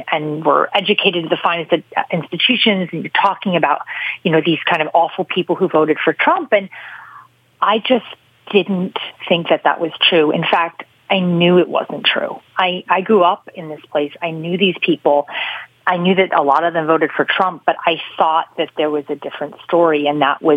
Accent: West Virginia, United States; born there; I was born in West Virginia. My parents are Irish immigrants, and that's where they arrived.

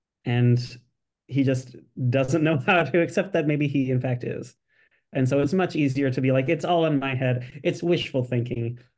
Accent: Kansas City, United States; growing up in Kansas City in, you know, the late 90s and early 2000s.

